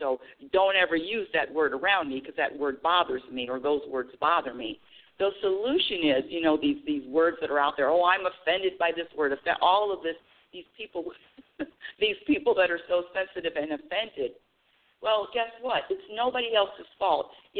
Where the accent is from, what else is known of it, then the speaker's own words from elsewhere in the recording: Los Angeles, California, United States; now in Oregon, United States; I moved from California, being California resident all my life, Los Angeles, born and raised, moving to Oregon.